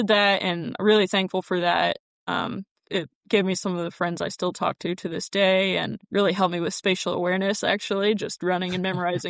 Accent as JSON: {"language": "English", "town": "Temecula", "region": "California", "country": "United States", "tie": "born or raised there", "said": "So growing up in Temecula, it's a pretty nice area."}